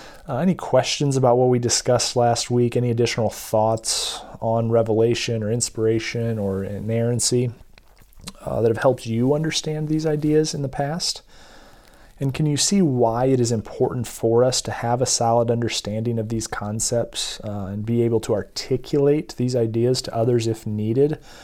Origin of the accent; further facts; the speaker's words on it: Midwest, United States; We grew up in church, but maybe not the same church. We are from the Midwest, so our experiences have been similar.